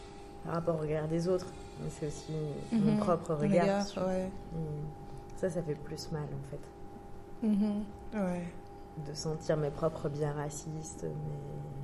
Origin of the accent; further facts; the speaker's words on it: Djibouti; moi je viens de Djibouti, mais je suis d'origine éthiopienne